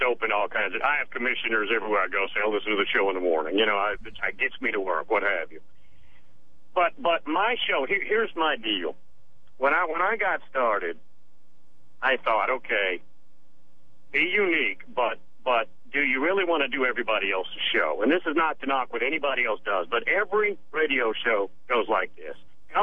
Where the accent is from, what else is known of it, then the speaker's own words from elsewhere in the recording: Tennessee, United States; I grew up in Tennessee, so I pulled for the Vols.